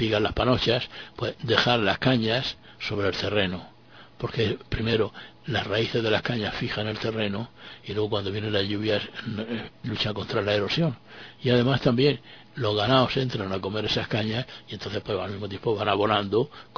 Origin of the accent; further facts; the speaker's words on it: Region of Murcia, Spain; Desde luego, además siendo de murciano, no podía yo privarme de organizar una huerta, ¿no?